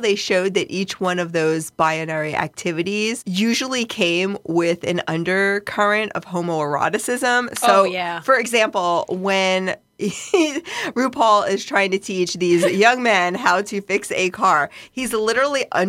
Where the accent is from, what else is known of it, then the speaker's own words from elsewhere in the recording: the South, United States; like I grew up in the South, it's very conservative, definitely like more evangelical religious background.